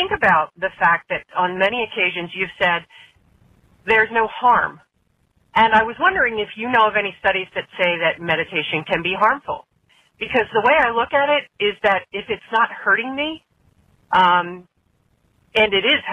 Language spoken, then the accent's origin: English; Bear, Delaware, United States; I'm from Bear, Delaware.